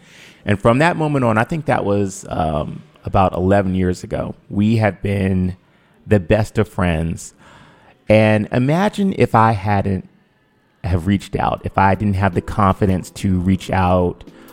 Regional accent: Cleveland, Ohio, United States; Well, most of you might know that I'm from Cleveland. You know, I was born in Cleveland.

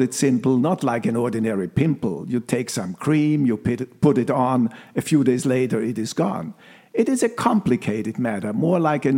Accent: Carinthia, Austria; Also wenn mich jemand fragt, ich bin Kärntner.

